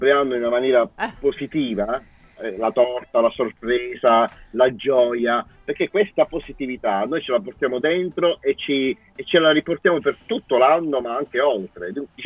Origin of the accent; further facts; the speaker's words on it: Bari, Apulia, Italy; accent: alto tesino; Io sono ho l'accento alto tesino, sono di Bari.